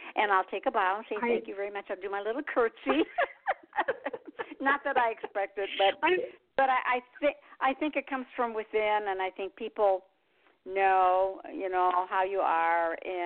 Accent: Michigan, United States; I'm from Michigan, I know.

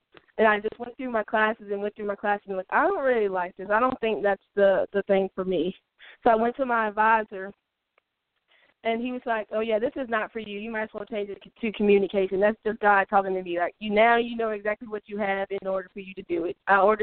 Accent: Roanoke, Virginia, United States; I'm originally from Roanoke, Virginia.

